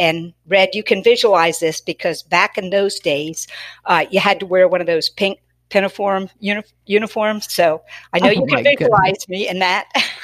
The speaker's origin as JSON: {"language": "English", "town": "Miami", "region": "Florida", "country": "United States", "tie": "born or raised there", "said": "Sure. I grew up in Miami, Florida, and I went to school in Texas, in Dallas, at SMU and then Southwestern Med School."}